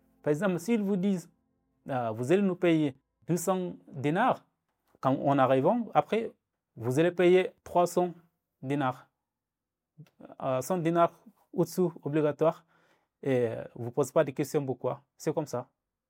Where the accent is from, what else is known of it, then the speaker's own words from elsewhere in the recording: Sudan; French is a second language; moved away; Est-ce que je rentre chez moi au Soudan et vivre sous la menace et la guerre?